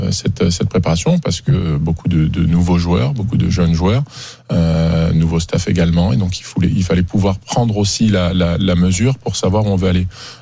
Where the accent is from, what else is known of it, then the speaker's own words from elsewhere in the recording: Normandy, France; J'ai une petite gueule, moi je suis normand.